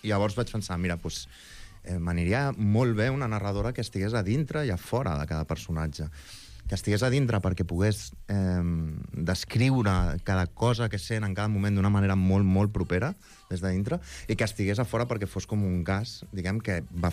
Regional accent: Barcelona, Catalonia, Spain; jo ja he nascut a Barcelona, soc català, però diguem, cada cop que teníem uns dies de vacances, etc., anàvem allà i encara ara ho faig jo amb la meva família.

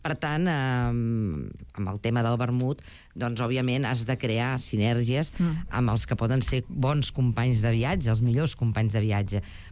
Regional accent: Reus, Catalonia, Spain; jo sóc de Reus i he de fer ciutat, no?

